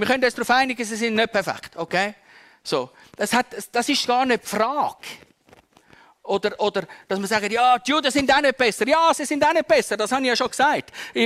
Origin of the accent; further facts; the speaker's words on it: Switzerland; und da sind wir jetzt als Schweizer auch nicht so auf der sicheren Seite